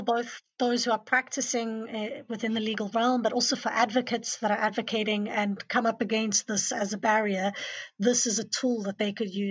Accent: South Africa; now in Canada; myself as a South African citizen living in Canada

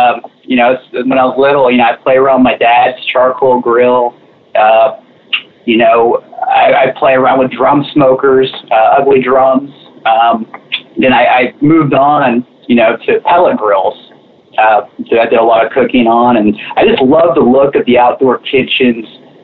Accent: Seabrook, Texas, United States; Yeah, Randy, I grew up in the Seabrook area, right outside of Houston, you know, right on the water, you know, a lot of fishing.

